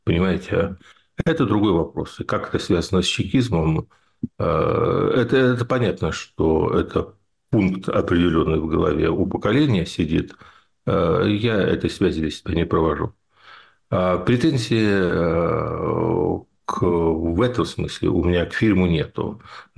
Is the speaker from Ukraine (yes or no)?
yes; Kyiv, Ukraine; Я на эту историю смотрю не как киевлянин, а как политический философ и как юрист.